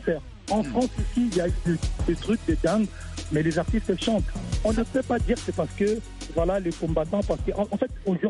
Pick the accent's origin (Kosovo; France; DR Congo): DR Congo; Kinshasa; Moi, je suis natif de Kinshasa.